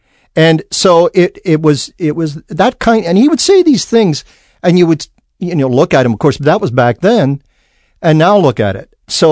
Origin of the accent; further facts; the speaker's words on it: Scotland, United Kingdom; And, of course, I was from Scotland